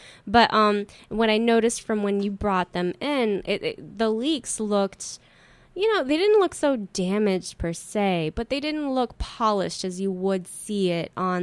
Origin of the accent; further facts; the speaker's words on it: Ecuador; I'm Ecuadorian. I am from Ecuador.